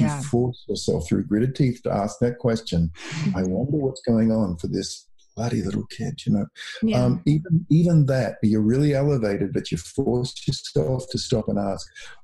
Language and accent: English; Australia; now in United States; I was, you can hear I'm not from the United States, right?